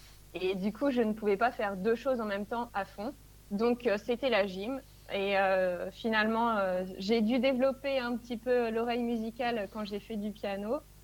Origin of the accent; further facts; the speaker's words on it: Le Havre, Normandy, France; je suis du Havre